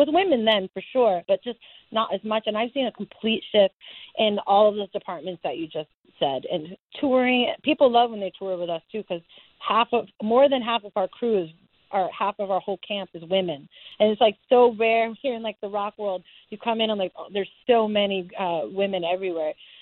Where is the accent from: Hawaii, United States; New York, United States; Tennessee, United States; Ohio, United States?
New York, United States; I'm a New Yorker and just not in the age group.